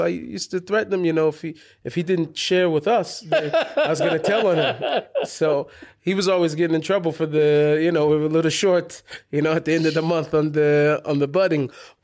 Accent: Seattle, Washington, United States; Anyway, so I grew up there in Seattle. It was very, very close in proximity to all the shuls. I grew up literally inside the Eruv, so I was in a Jewish neighborhood.

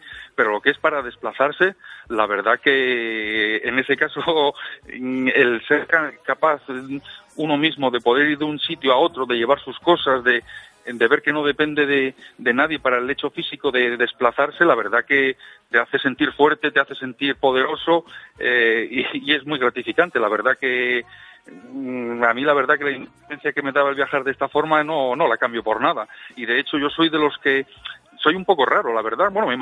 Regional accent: Avilés, Asturias, Spain; cuando estaba en mi último viaje desde Avilés, que yo soy de Avilés asturiano

